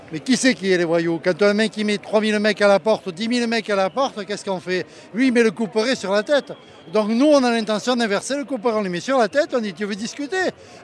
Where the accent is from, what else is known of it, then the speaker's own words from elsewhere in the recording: Nice, Provence-Alpes-Côte d'Azur, France; Je viens de Nice, je voulais voir quand même un peu la manif.